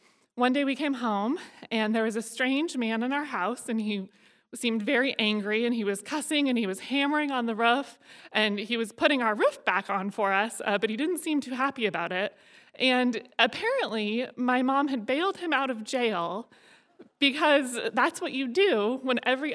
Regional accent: Cordova, Alaska, United States; I grew up in Cordova, and my parents had moved there shortly after I was born because it seemed like the perfect place to raise a family.

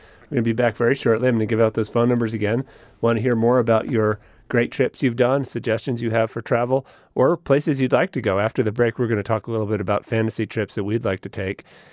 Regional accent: Anchorage, Alaska, United States; I grew up in a family that was from the East Coast, although I was basically from Anchorage.

